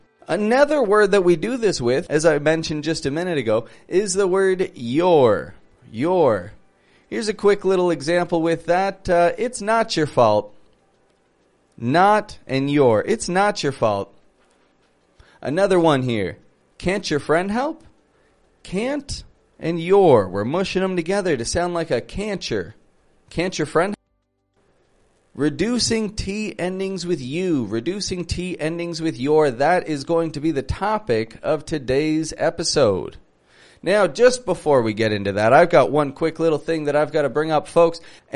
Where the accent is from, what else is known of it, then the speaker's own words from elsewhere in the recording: Toronto, Ontario, Canada; I'm from Toronto, from Canada